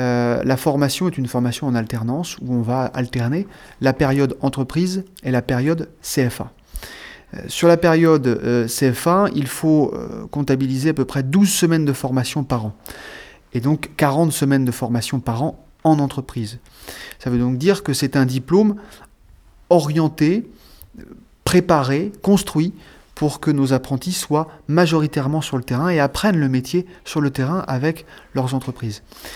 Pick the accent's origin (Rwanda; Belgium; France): France; Nantes, Pays de la Loire; à la suite de mes études à Nantes, puisque je suis nantais.